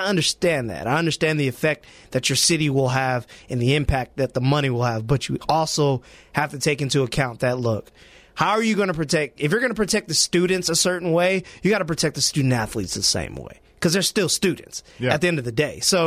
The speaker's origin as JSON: {"language": "English", "town": "Tuscaloosa", "region": "Alabama", "country": "United States", "said": "I'm from Tuscaloosa. I live, you know, in Tuscaloosa. Went to high school and college there."}